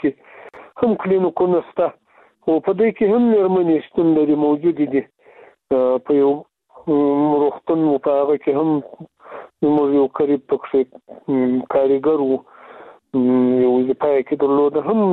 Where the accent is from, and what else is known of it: Afghanistan